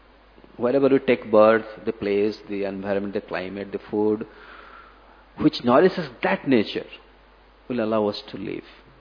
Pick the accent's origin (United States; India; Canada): India; Odisha; English is a second language; I have seen some of my friends in Orissa. We are from Orissa.